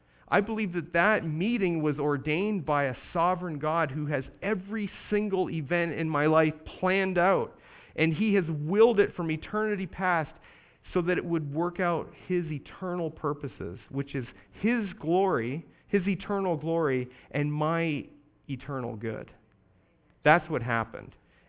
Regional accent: Canada; I'm coming there from Canada.

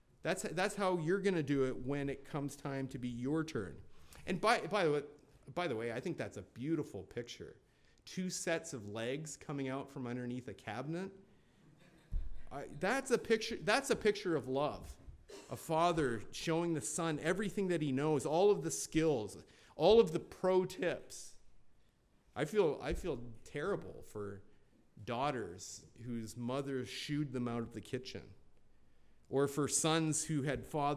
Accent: Binbrook, Ontario, Canada; to work as an apprentice in a plumbing company in my hometown of Bimbrook, Ontario.

